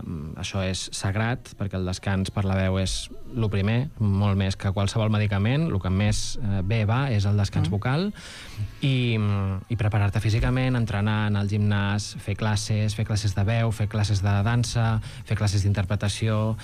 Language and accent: Catalan; Terrassa, Catalonia, Spain; Sí, sóc de Terrassa, sóc terrassenc.